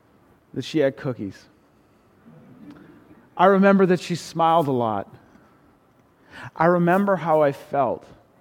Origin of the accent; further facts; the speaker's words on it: Prince George, British Columbia, Canada; I had the honor of being ordained in the church that I grew up in. I grew up in Prince George. Heartland Baptist Church has been my home church since my family moved to Prince George in 1991.